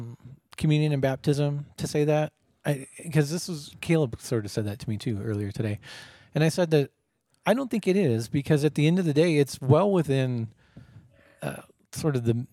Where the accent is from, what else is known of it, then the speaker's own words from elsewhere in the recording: California, United States; Now, maybe this just is because I grew up in California, whatever, but I've always gone to very conservative LCMS churches